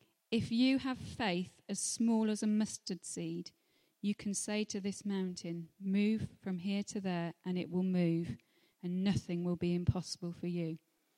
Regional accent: Llangynwyd, Wales, United Kingdom; I grew up in Llangynnedd across the mountain, and you know, all the mountains around

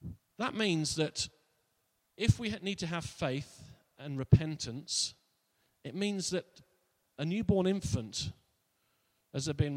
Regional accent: Yateley, South East England, United Kingdom; in Yateley, where I was brought up in Hampshire, or Surrey

